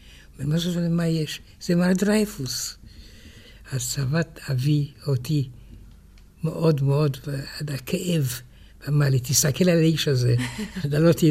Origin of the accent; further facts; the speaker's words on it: France; כשהייתי ילד בצרפת, ידעתי עם שתי בנות פורטוגליות.